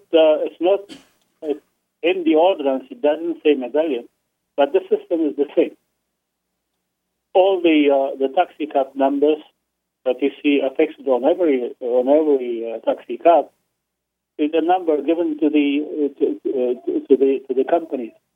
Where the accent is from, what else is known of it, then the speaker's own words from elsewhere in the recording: Arlington, Virginia, United States; I'm from Arlington, Virginia.